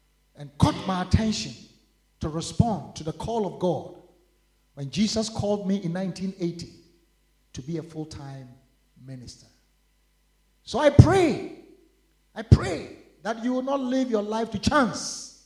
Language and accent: English; Cape Coast, Central Region, Ghana; the AOG in Cape Coast, my hometown.